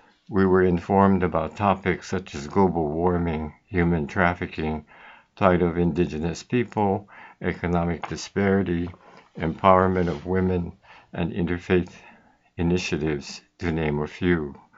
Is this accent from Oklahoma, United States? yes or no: no; Aiea, Hawaii, United States; also born or lived in Kona, United States; I was born in Kona, grew up in Aiea, attended University High School in Honolulu, and graduated from Bradley University in Peoria, Illinois.